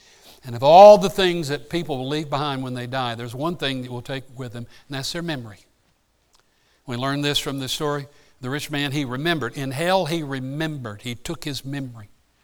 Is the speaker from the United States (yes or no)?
yes; Panama City, Florida, United States; When I was a boy growing up in Panama City, went to St. Andrew's Church of God